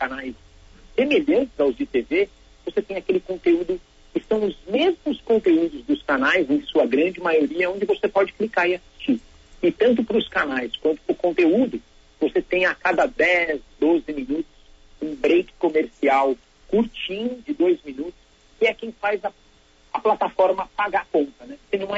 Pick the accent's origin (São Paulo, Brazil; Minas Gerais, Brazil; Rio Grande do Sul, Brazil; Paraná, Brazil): São Paulo, Brazil; born there; Não, não nasci em Pederneiras, nasci em São Paulo, capital. Estou sempre por aqui